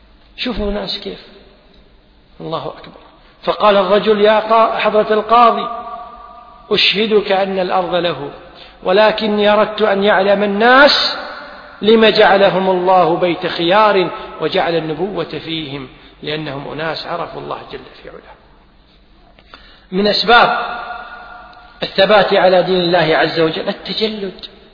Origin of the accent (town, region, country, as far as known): Kuwait